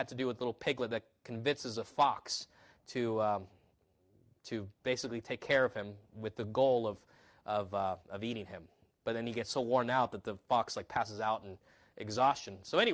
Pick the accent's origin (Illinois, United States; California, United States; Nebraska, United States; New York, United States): California, United States; also born or lived in Peru; I grew up in California. And when I wasn't living in California, I lived on the coast in Peru.